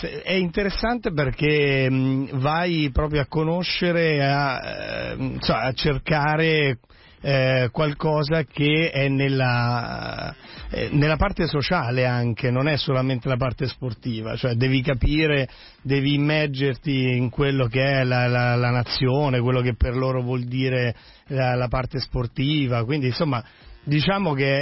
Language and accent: Italian; Rome, Lazio, Italy; also born or lived in Milan; Casualmente, quindi mi sono passati 20 giorni e poi sono tornato subito a Roma.